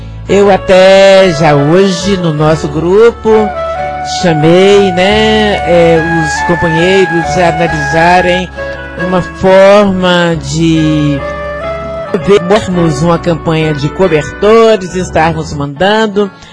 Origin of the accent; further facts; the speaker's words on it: Conselheiro Pena, Minas Gerais, Brazil; lá eu sou de Conselheiro Pena, se Deus quiser.